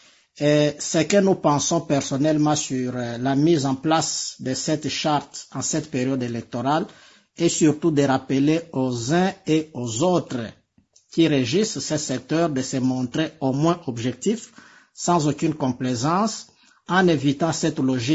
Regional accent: DR Congo

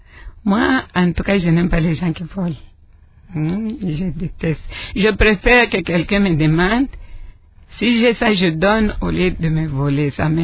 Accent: Moba, Tanganyika, DR Congo; Je suis né à Moba le 16 mai. Le 16 mai 1956, j'ai grandi là-bas. Mes études primaires, je les ai faites à Moba. Et les études secondaires jusqu'en quatrième, toujours à Moba.

